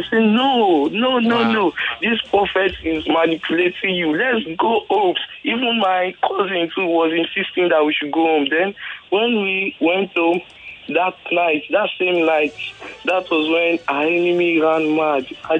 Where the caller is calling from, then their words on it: Ikorodu, Lagos, Nigeria; I'm calling from Ikorodu.